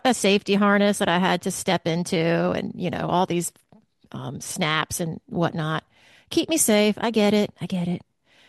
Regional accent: the South, United States; I'm from the South, y'all

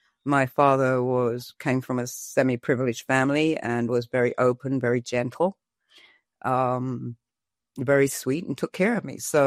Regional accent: Brixton, London, United Kingdom; I come from South London, Brixton.

